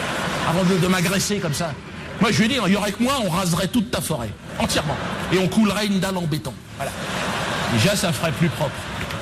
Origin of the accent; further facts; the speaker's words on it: Cameroon; moi j'y vais au Cameroun, j'y vais souvent, hein. Bon, pas par plaisir, hein. Parce que je suis originaire du Cameroun, bien sûr. J'ai le passeport camerounais.